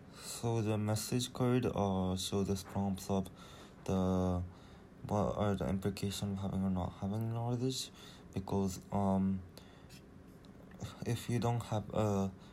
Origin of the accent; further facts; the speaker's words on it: Japan; first language Japanese; English is a second language; First of all, knowledge of Japanese, which is my first language, is not used for really outside of Japan because there are few opportunities to use it.